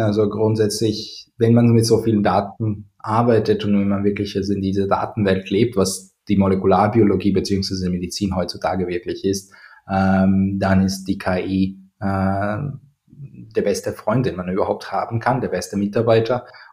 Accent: Croatia; ich komme aus Kroatien, also wenn du direkt am Meer wohnst, dann hast du Salz und Luftfeuchtigkeit und den Wind

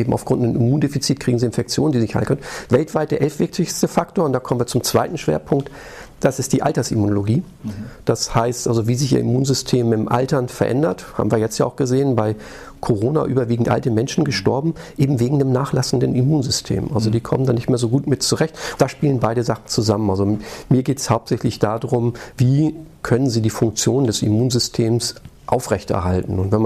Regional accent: Schleswig-Holstein, Germany; also born or lived in Recklinghausen; ich bin in Recklinghausen geboren, das ist wohl richtig, aber mit 14 Tagen habe ich mir gesagt, der Norden ist doch hübscher und bin dann in Schleswig-Holstein aufgewachsen. Also ich fühle mich als Norddeutscher.

